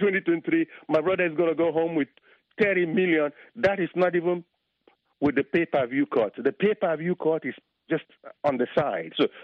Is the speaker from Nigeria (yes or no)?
yes; Nigeria; Sonny, you know I'm a Nigerian.